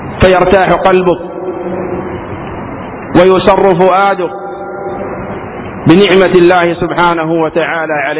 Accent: Yemen; في بلادنا اليمن

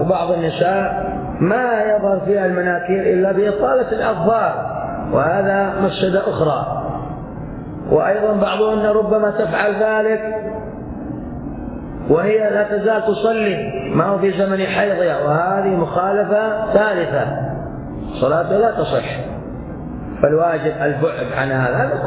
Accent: Hadhramaut, Yemen; موجودة عندنا في حضرموت وفي غيرها من الأماكن

